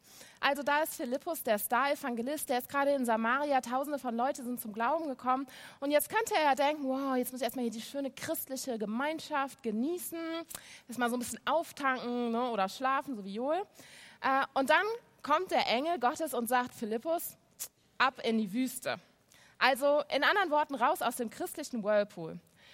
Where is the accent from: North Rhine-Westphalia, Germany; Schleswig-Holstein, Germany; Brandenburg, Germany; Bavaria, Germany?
North Rhine-Westphalia, Germany; Cologne; im Rheinland, ich komme aus Köln.